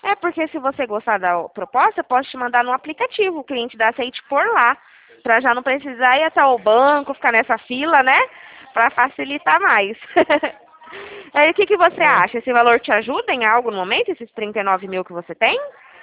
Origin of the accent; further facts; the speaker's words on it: Presidente Prudente, São Paulo, Brazil; sou de Prudente.